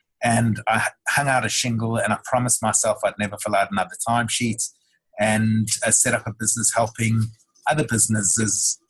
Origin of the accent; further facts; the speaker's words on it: South Africa; moved away as an adult; now in Sydney, Australia; I was originally from South Africa, or Southern Africa, and was brought out by Coopers and Lybrand to become an accountant in Sydney